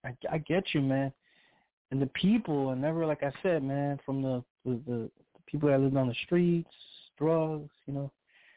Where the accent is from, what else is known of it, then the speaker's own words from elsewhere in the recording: New York, United States; when he found out that I was speaking, you know, I was from New York